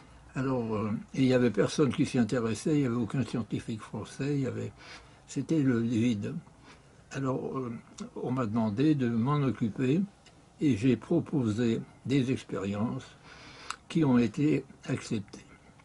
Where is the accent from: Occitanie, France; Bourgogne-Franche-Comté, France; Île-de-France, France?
Île-de-France, France; Paris; born there; je suis né à Paris